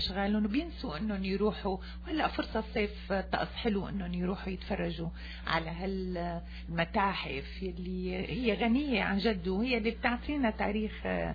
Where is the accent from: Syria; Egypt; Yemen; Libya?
Syria; شو واجبنا نحن كجالية سورية بالمغترب؟